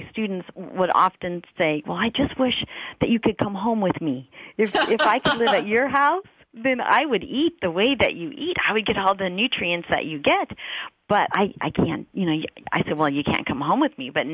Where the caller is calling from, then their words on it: Sacramento, California, United States; Yes, I'm calling from Cosumnes River College.